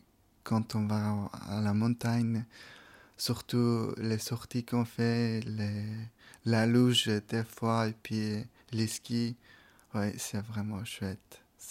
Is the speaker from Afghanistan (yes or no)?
yes; Afghanistan; French is a second language; moved away; Puis je me disais, j'ai quitté l'Afghanistan, bah, je suis dans un autre pays, il faut que j'apprenne la langue, c'est très important la langue